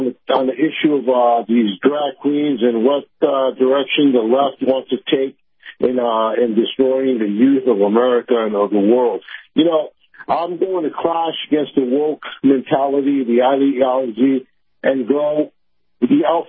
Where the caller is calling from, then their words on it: Tampa, Florida, United States; from Tampa.